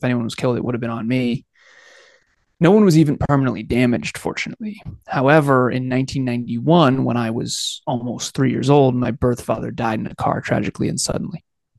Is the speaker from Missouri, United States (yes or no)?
no; Massachusetts, United States; And born and raised in Massachusetts, born in 1988. I'm 37 now